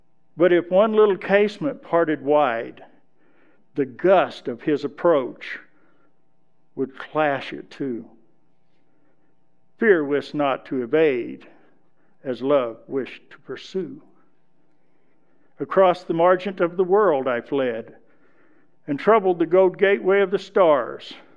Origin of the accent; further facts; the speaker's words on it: United States; Growing up in America during the 1950s and 60s, I knew about Jesus.